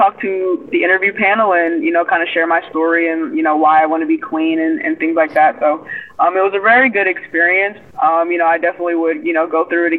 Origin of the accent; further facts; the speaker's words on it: Lafayette, Louisiana, United States; I'm studying business management, and I'm from Lafayette, Louisiana.